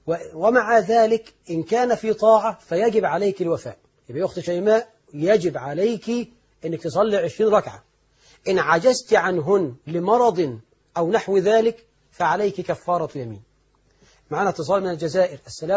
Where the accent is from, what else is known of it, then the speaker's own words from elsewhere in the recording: Egypt; يعني إحنا عندنا في مصر